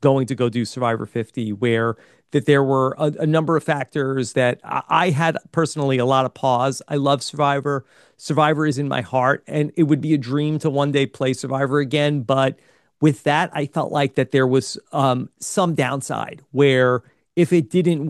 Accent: North Carolina, United States; I'm a dad from North Carolina, and that's really who I am.

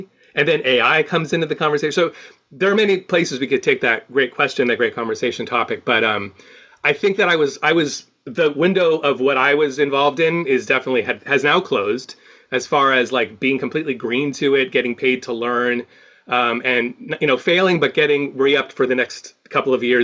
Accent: San Francisco, California, United States; now in Los Angeles, United States; No, I'm from San Francisco.

